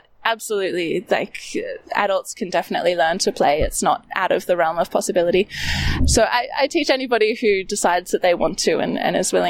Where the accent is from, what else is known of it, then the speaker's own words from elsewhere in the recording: Australia; As an Australian with a white background, like, often it feels like there's a distance between the multicultural aspects of within Australia.